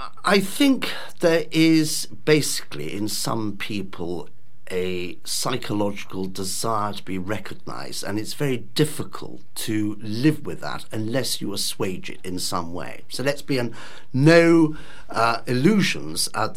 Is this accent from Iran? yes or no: no; South West England, United Kingdom; I've spent my whole working life in this area. And I was brought up on Exmoor.